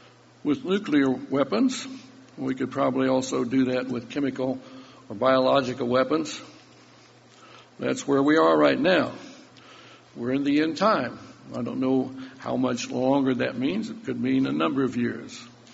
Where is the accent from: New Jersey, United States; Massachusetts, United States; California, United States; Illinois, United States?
Illinois, United States; And my home state was Illinois.